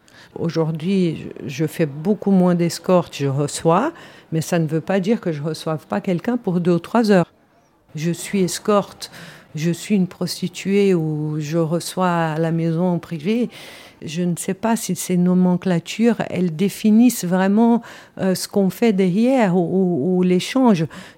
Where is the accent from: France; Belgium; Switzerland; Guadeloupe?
Switzerland; Je suis suissesse, personne ne m'a obligée, je parle 6 langues, j'ai voyagé le monde